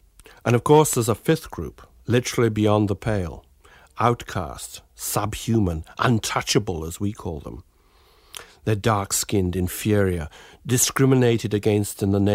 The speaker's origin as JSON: {"language": "English", "region": "England", "country": "United Kingdom", "tie": "born or raised there", "said": "When I was growing up in England, our house had two entrances: the front door for those of our class, our fellow Brahmins"}